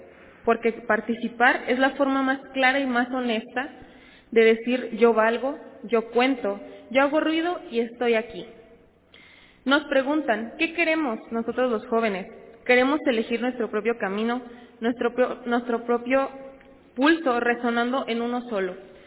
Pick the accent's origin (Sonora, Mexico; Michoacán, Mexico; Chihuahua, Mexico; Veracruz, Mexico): Sonora, Mexico; Puerto Peñasco; tengo 19 años, soy orgullosamente sonorense, del lindo Puerto Peñasco, Sonora, donde el desierto y mar topan